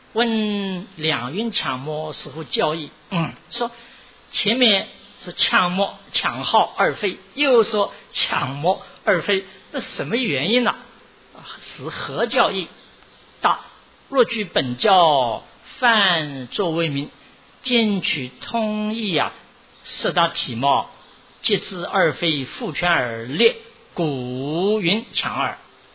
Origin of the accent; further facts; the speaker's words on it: China; 我们中国人呢、也到了美国